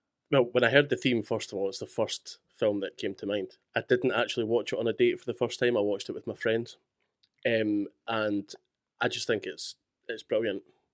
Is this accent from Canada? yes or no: no; Scotland, United Kingdom; I'm from Fife.